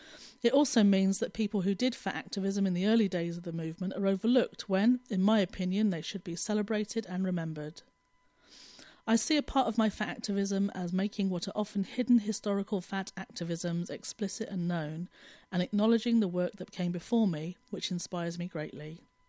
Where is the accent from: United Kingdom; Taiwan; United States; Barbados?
United Kingdom; I live in London in the UK and I'm British, though don't feel much attachment to that nationality. I'm queer, from a working class background, white, middle aged